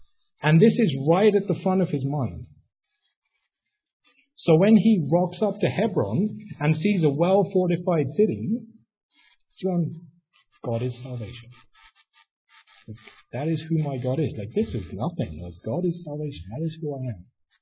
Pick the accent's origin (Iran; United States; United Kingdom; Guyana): United Kingdom; for me, I couldn't, being British, you know, very dour and sophisticated